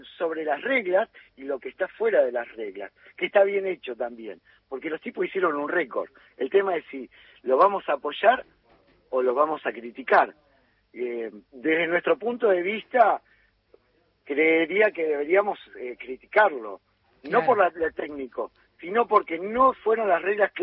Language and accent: Spanish; Argentina; Y confundimos este temita que, como buenos argentinos, de la viveza criolla